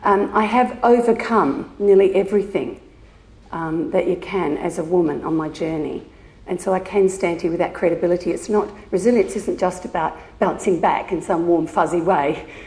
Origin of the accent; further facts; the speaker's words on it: Wandering, Western Australia, Australia; I come from Wandering. Anyone heard of it would know that's actually very cold there. Very cold.